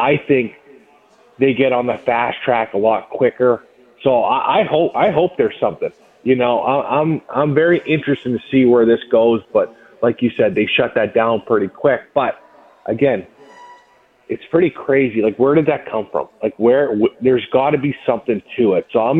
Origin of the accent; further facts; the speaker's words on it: Canada; this is from a guy coming from a different city. I'm from Canada.